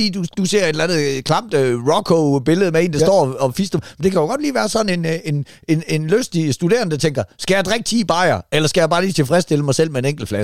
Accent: Jutland, Denmark; Fordi at jeg er jo kommet fra Jylland af.

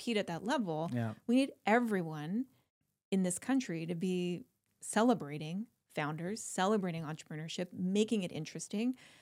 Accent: United Kingdom; accent: North American; I'm British with a North American accent.

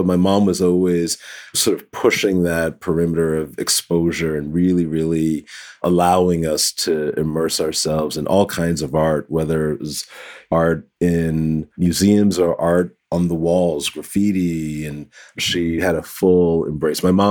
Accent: New York City, New York, United States; Yeah, so I am from New York City. I grew up in the Bronx, New York, the boogie down Bronx.

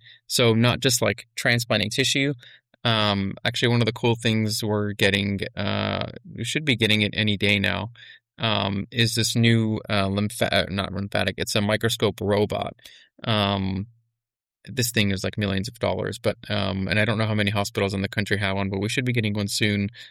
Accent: Montreal, Quebec, Canada; I grew up in Montreal, so everything I learned in centimeters...

